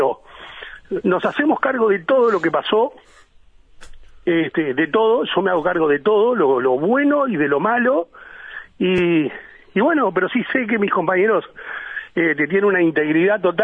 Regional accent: Uruguay; tenemos todos como, claro, como claro, uruguayo, como hincha

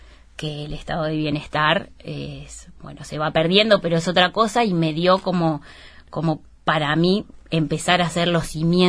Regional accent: Uruguay; now in Spain; todo lo que aprendí en Uruguay. Con toda esta... ¿Viste cómo somos los uruguayos?

